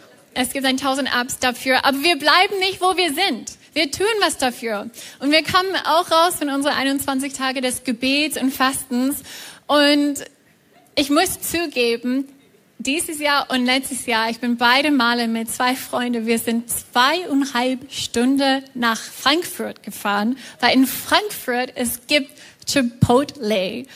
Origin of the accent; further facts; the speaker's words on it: United States; German is a second language; Sorry, ich bin auch aus Amerika manchmal, ich weiß nicht, wie man das auf Deutsch sagt.